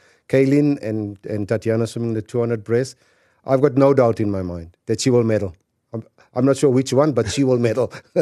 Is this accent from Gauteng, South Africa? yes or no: no; East London, Eastern Cape, South Africa; We hail from the Eastern Cape, East London.